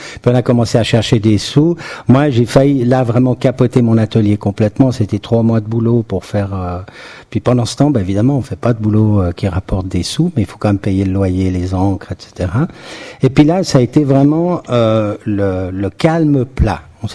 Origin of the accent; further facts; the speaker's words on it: Switzerland; accent: Swiss; vous avez pu remarquer mon accent particulier. Donc nous sommes Suisses.